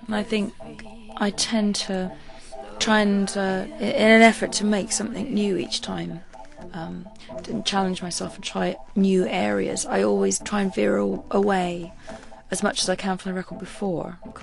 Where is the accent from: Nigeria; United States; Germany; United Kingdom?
United Kingdom; South West England; where I grew up in Dorset, I mean, it's very usual for families to stay living near each other.